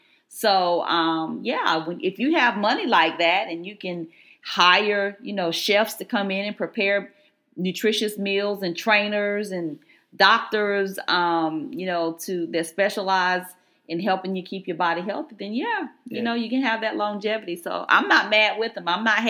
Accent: North Carolina, United States; I'm from Carolina, right? I'm a Tar Heel fan.

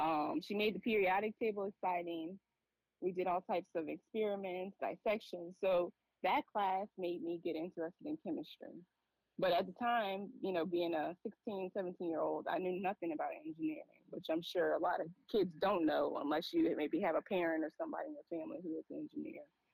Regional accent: New Orleans, Louisiana, United States; I'm from New Orleans, Gulf South, a lot of, you know, oil and gas, chemical plants.

